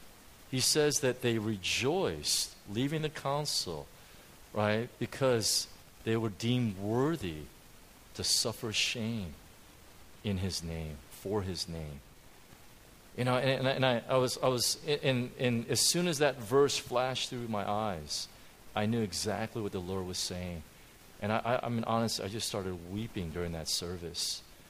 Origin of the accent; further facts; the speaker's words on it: United States; now in Hong Kong; I mean, I know we're in Hong Kong, you never fix things, but I grew up in America, so I try to fix things first all the time.